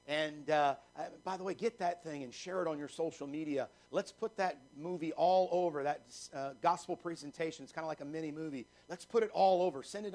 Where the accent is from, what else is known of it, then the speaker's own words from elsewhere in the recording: Chattanooga, Tennessee, United States; And then I think of the church that I grew up in Highland Park Baptist Church in Chattanooga, Tennessee, and on it goes.